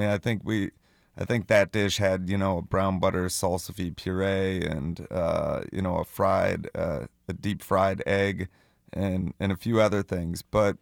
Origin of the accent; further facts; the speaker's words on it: Washington, District of Columbia, United States; now in Missouri, United States; I grew up in Washington, D.C., and my whole family's from New York, so my parents weren't wilderness people either.